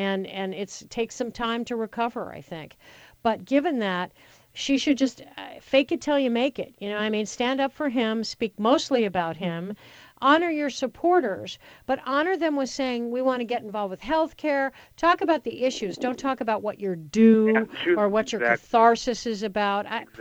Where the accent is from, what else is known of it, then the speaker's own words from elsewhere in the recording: Colorado, United States; my home state's turning blue.